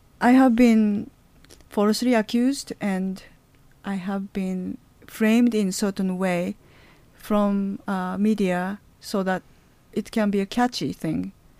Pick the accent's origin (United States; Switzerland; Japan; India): Japan; I grew up in Japan listening to Voice of America.